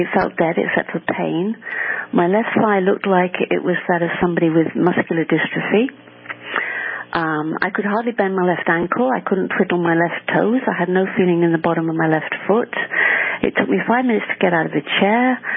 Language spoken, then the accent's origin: English; United Kingdom; I'm British.